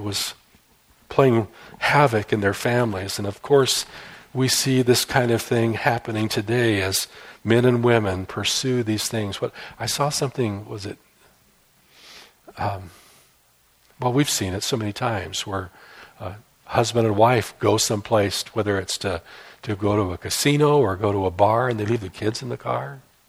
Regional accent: Iowa, United States; I can tell you, this may surprise you, but I come from Iowa.

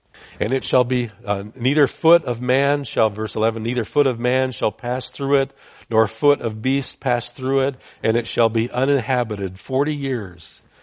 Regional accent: San Jose, California, United States; Growing up in San Jose, we had down in downtown San Jose, we had a rescue mission down there.

